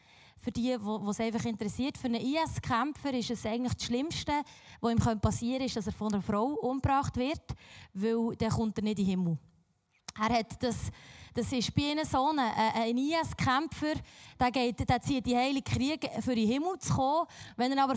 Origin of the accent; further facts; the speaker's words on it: Biel, Bern, Switzerland; Ich bin aus Biel. Ich weiss nicht, ob ihr Biel schon mal gehört, ist nicht eine bedeutende Stadt.